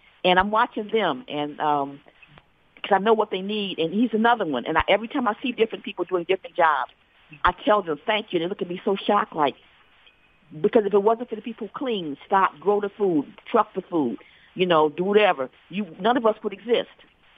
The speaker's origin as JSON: {"language": "English", "country": "United States", "lives_now": "Boston, United States", "said": "I'm from Michigan, Ohio. Moved here in January."}